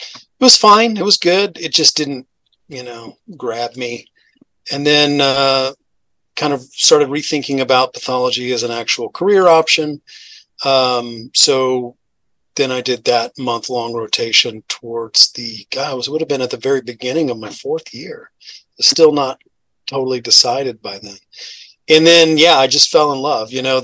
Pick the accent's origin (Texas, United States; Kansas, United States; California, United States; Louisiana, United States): Texas, United States; Dallas; So I'm a native Texan. So I was born in West Texas and then kind of grew up in the Dallas area.